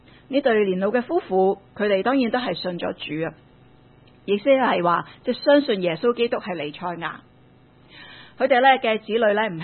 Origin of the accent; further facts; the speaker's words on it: Hong Kong; 今天忙碌是我们香港人生活的写照